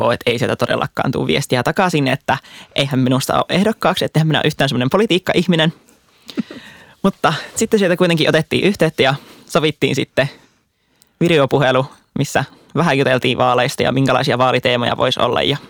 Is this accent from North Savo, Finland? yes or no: yes; Keitele, North Savo, Finland; now in Helsinki, Finland; Mietin aluksi, että lähtisin kotipaikkakunnallani Keiteleellä Pohjois-Savossa ehdokkaalle